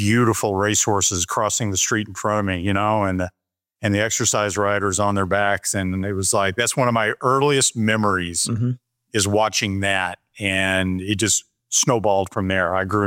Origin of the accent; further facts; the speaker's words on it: Hot Springs, Arkansas, United States; I was born and raised in Hot Springs, Arkansas, so I never really had much of a chance.